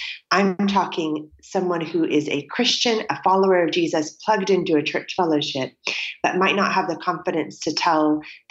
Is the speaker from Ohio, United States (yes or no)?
no; California, United States; accent: American; now in United Kingdom; Now that, it is interesting because my American accent makes me instantly intriguing to people that I meet.